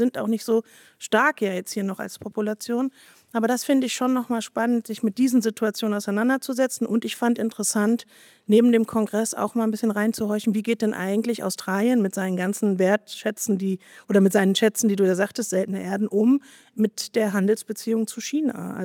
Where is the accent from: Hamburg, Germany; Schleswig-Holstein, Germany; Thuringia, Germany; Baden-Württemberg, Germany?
Hamburg, Germany; So als Hamburgerin hätte ich da noch was anzumerken.